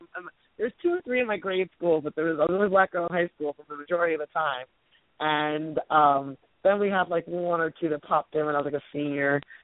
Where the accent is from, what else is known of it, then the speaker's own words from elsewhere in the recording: Massachusetts, United States; And that actually happened a lot when I grew up in Massachusetts, and there was a North Central.